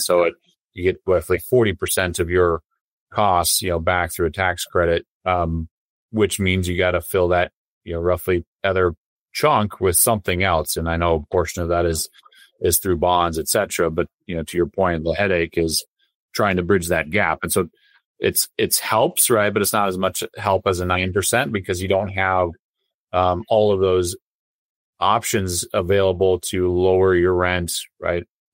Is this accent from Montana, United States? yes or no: yes; Montana, United States; the town I grew up in, I grew up in Montana. And so the town I grew up in became popular from a recent, you know, Yellowstone show.